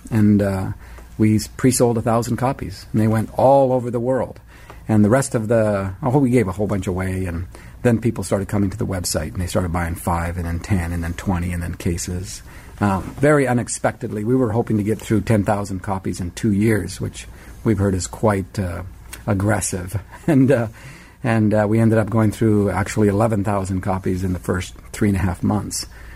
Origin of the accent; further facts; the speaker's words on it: Highlands, Papua New Guinea; also born or lived in Canada; now in Oregon, United States; My background is I'm Canadian-born, grew up in the highlands of New Guinea, missionary kid. Preacher's kid